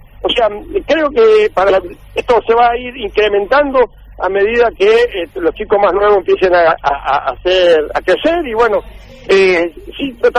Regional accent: Oberá, Misiones, Argentina; Oberá, Misiones.

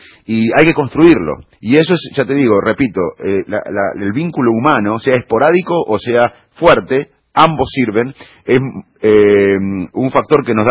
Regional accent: Argentina; yo como argentino, que tengo a mis hijos acá

